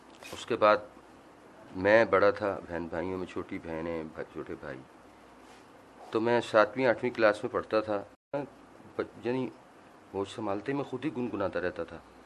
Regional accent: Hyderabad, Sindh, Pakistan; born there; میری پیدائش حیدرآباد سندھ سے ہے. حیدرآباد سندھ میں پیدا ہوا. میں ایک غریب گھرانے سے تعلق رکھتا ہوں.

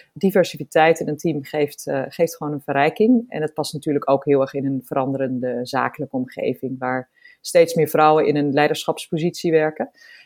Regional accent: Soest, Utrecht, Netherlands; Ik ben geboren en getogen in Soest. Echt op steenworp afstand van Paleis Soestdijk.

